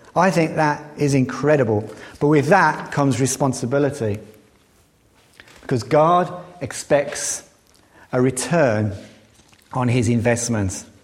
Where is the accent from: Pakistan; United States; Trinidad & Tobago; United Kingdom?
United Kingdom; But we're British, we don't do that kind of thing.